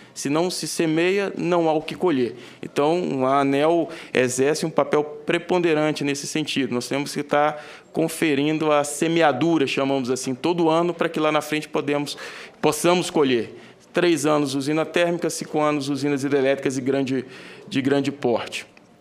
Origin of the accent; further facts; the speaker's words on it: Brazil; como um bom brasileiro, torcedor da seleção